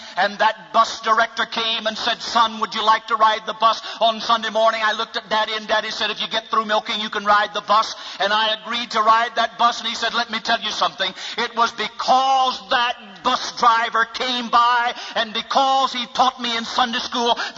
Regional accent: Sulphur Springs, Texas, United States; And I said, yes, sir, that's right. I am from Sulphur Springs, Texas.

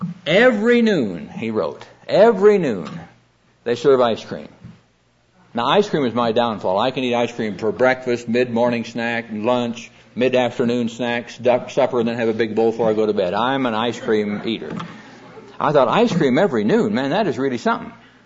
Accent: Midwest, United States; well, I'm from the Midwest. I know the language.

